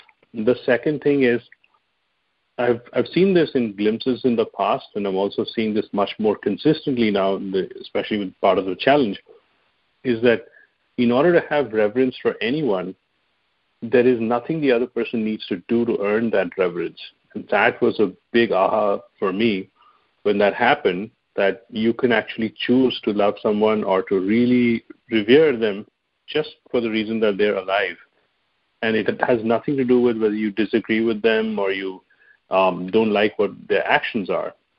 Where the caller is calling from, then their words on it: Sunnyvale, California, United States; I'm calling from Sunnyvale.